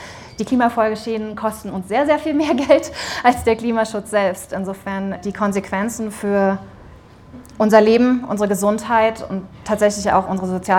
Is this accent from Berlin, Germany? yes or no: yes; Berlin, Germany; ich komme aus Berlin, aber in Deutschland